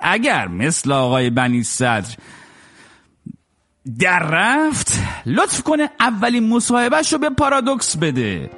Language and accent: Persian; Rasht, Gilan, Iran; خب منم اهل رشتم